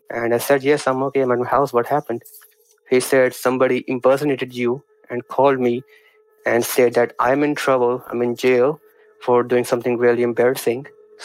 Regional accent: Punjab, India; Like, I come from the Punjab in India.

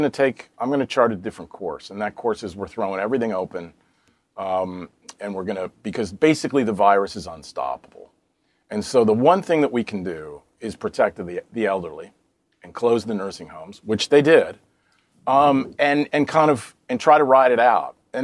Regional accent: Florida, United States; I grew up in Florida where where he's the governor.

